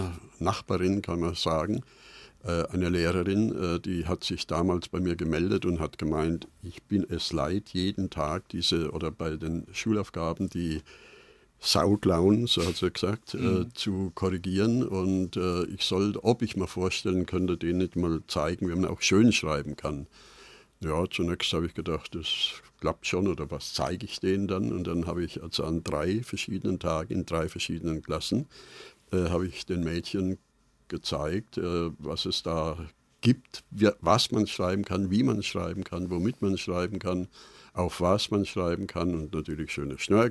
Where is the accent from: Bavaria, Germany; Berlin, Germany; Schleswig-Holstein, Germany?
Bavaria, Germany; Aschfeld; Also geboren bin ich tatsächlich in Aschfeld. Das ist ein kleines Dorf im Landkreis Mönchspessart.